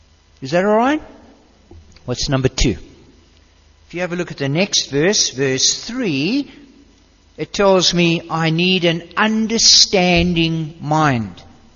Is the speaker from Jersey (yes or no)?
no; Gauteng, South Africa; when I was a little guy, we grew up in Gauteng. You know, it used to be called Transvaal.